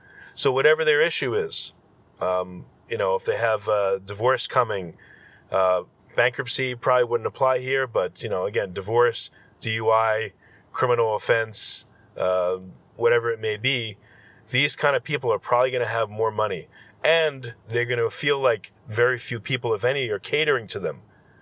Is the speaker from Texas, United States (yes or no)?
no; New York, United States; Well, guess what? I'm from New York.